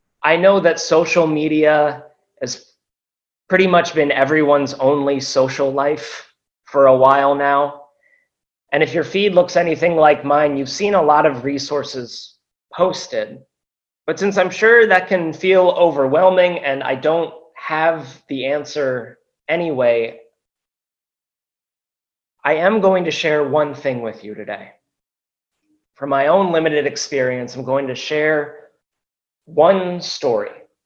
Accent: Philadelphia, Pennsylvania, United States; born there; I was born in South Philly. Years would pass, and then eventually my parents and myself moved back to central PA.

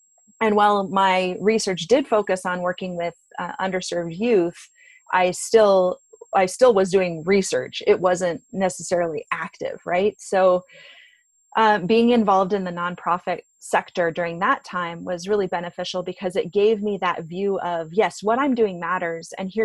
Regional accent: Pacific Northwest, United States; not just as an academic, but as an American and as a Pacific Northwesterner for me, and as a white woman

